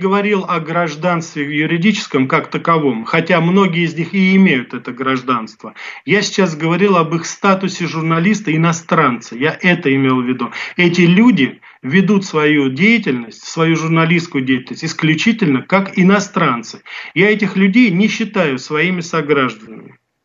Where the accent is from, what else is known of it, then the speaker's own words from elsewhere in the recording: Russia; когда он узнал, что я журналист из России